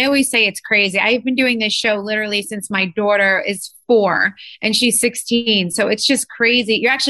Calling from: New Jersey, United States; I'm here live from New Jersey.

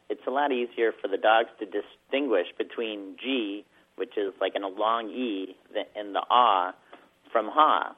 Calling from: Jericho, Vermont, United States; I'm calling from Jericho, Vermont.

